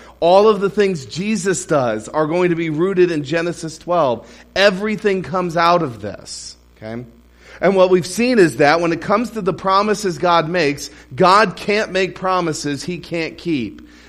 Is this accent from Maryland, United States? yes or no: yes; Maryland, United States; Jousting, and I'm from Maryland, so jousting is the state sport of Maryland.